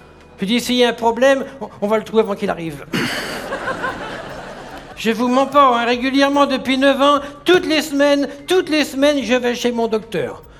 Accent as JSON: {"language": "French", "region": "Pays de la Loire", "country": "France", "tie": "born or raised there", "said": "Je suis natif du département de la Sarthe. Alors forcément, j'ai une intelligence en dessous de la Mayenne."}